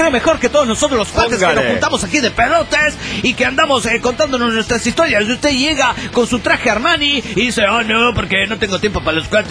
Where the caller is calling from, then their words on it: Atlanta, Georgia, United States; de Atlanta, Georgia, Estados Unidos del Gabacho.